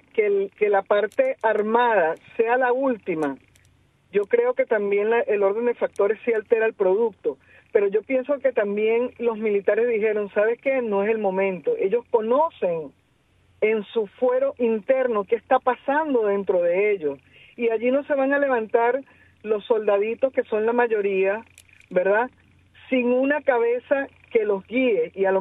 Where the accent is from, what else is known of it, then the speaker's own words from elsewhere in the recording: Venezuela; a mí me pasa como venezolana